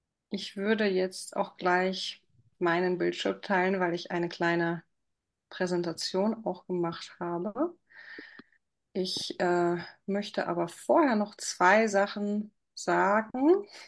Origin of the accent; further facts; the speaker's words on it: Poland; Ich bin Polin und deswegen ist hier so ein Psychologie-Magazin aus Polen.